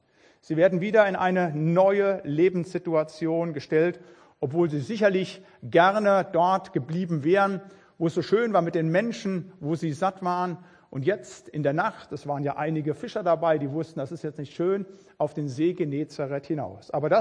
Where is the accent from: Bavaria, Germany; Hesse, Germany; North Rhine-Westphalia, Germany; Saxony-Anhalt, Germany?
Hesse, Germany; Biedenkopf; born there; ich bin ein halber Hesse. Also geboren bin ich in Biedenkopf, habe studiert in Marburg und habe mein Vikariat im Ebsdorfer Grund in der Kirchengemeinde in Rauschholzhausen gemacht.